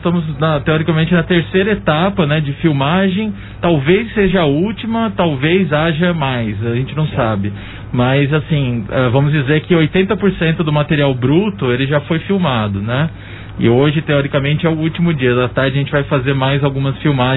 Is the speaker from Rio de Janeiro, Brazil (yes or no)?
no; Campinas, São Paulo, Brazil; Então, eu sou natural de Campinas, né? Eu já morei em Barretos aqui por 4 anos, né?